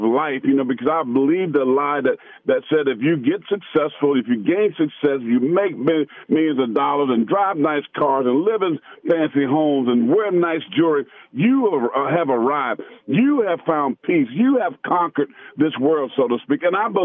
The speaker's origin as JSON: {"language": "English", "town": "Pageland", "region": "South Carolina", "country": "United States", "tie": "born or raised there", "said": "I grew up in Pageland, South Carolina. Pageland is right on the state line, North Carolina, near Charlotte, about 28 miles."}